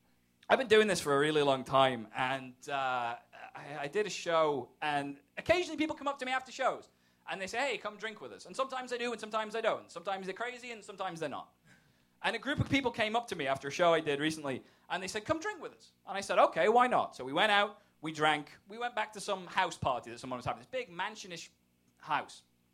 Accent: England, United Kingdom; which is being English, it's weird, because sometimes things I say mean the same thing here, and sometimes it means something different. Sometimes it doesn't mean anything. And one of the major differences is, in England, we call cigarettes fags.

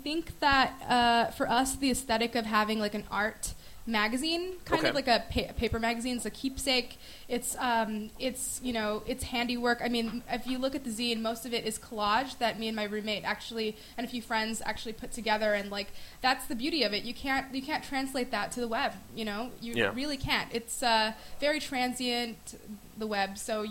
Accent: California, United States; I'm from Southern California, so I really just needed like to make my own community.

